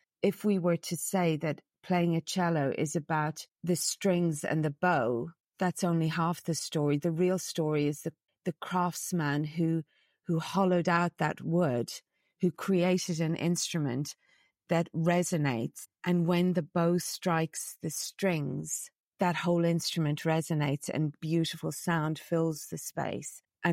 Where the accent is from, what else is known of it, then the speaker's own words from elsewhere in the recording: Ireland; And the problem is I'm Irish and Irish people love a good story.